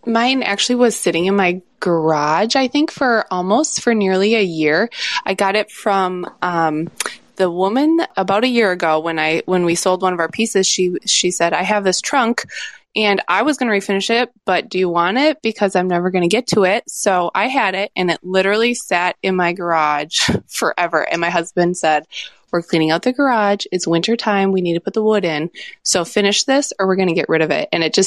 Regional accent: Minnesota, United States; now in Stratford, United States; I'm actually from Stratford, New Hampshire. So it's on the seacoast out here in New Hampshire in the Northeast. Originally, I'm from Minnesota, though.

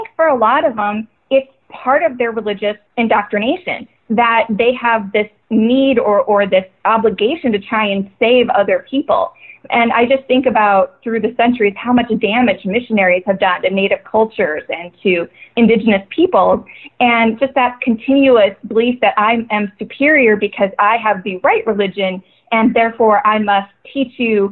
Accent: Iowa, United States; there's an opportunity to reconnect with people I used to know here, because I'm from Iowa

